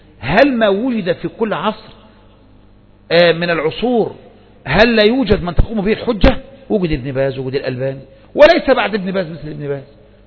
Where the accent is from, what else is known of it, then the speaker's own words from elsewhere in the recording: Kafr El Sheikh, Kafr El Sheikh Governorate, Egypt; تعال عندنا في كفر الشيخ